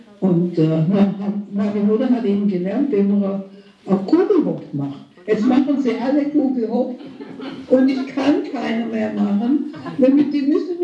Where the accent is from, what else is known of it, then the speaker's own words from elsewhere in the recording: Kippenheim, Baden-Württemberg, Germany; im Schwabenland, in der Nähe von Göppingen und Stuttgart, aber die Heimat ist immer noch in Kippenheim. Wir sagen ja Kippener